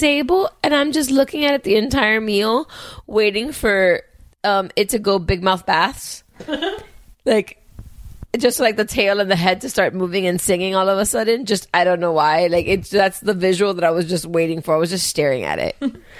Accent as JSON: {"language": "English", "town": "Miami", "region": "Florida", "country": "United States", "tie": "born or raised there", "said": "I grew up in Miami. I'm Cuban."}